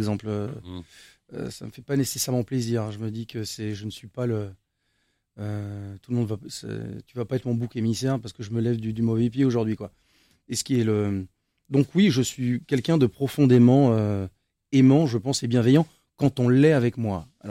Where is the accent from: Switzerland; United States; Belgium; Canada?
United States; now in France; J'ai grandi aux États-Unis, donc j'ai appris mon métier là-bas. J'ai appris la musique là-bas